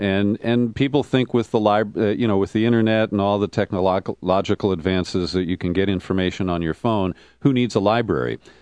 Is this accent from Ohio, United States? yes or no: yes; Cincinnati, Ohio, United States; now in California, United States; Well, in my own, I grew up in Cincinnati, and our public library, the interior was decorated by artists who had been employed by the WPA.